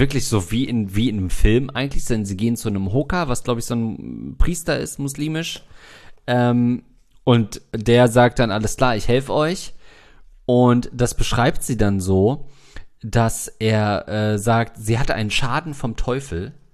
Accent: East Germany, Germany; ich komme aus der DDR

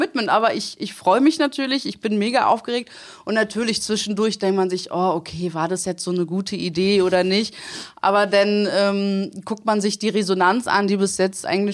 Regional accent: Berlin, Germany; aber für mich als Berlinerin auch ein bisschen komisch

